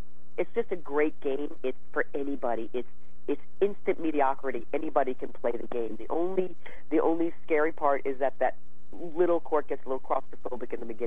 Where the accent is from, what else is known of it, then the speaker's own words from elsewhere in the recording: Connecticut, United States; And I lived on the East Coast. I'm from Connecticut.